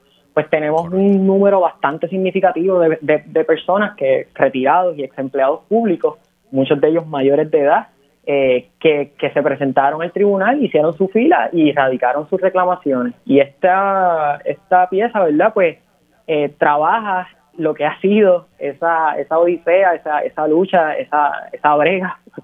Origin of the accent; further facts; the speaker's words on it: Puerto Rico; Nosotros como puertorriqueños bregando en nuestro carácter individual